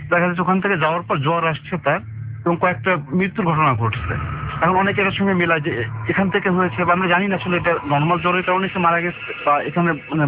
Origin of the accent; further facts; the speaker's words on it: Khulna, Khulna Division, Bangladesh; আমার গ্রামের বাড়ি খুলনাতে